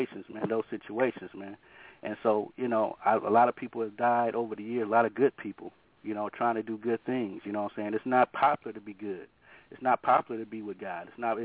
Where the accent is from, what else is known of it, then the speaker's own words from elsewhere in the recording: Oakland, California, United States; when growing up, I grew up in Oakland. I've seen a lot of death. I've seen a lot of destruction. That was the birth of crack right there in Oakland.